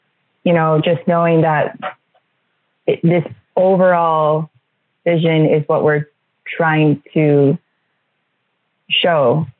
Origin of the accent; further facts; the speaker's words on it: Kaneohe, Hawaii, United States; You know, I'm born and raised in Kaneohe.